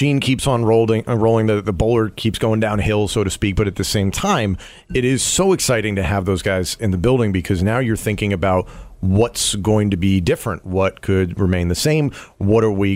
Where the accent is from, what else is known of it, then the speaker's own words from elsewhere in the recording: Philadelphia, Pennsylvania, United States; So I grew up in the Philadelphia area. I lived here until I was about 12 years old.